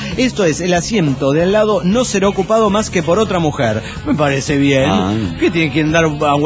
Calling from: Mérida, Yucatán, Mexico; de Mérida, Yucatán.

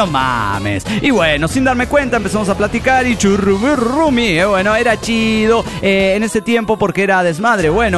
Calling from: Zapopan, Jalisco, Mexico; de Zapopan, México.

